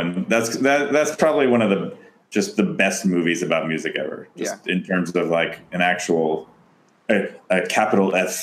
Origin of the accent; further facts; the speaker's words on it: France; I don't know if it was the same, you know, growing up in France, but that movie was on TV all the time when I was a kid.